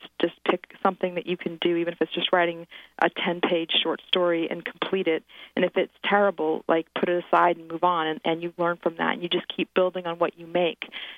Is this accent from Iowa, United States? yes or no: no; Portland, Oregon, United States; now in New York City, United States; It's not my hometown, per se, because I grew up in Oregon, in Portland, not so far from Seattle.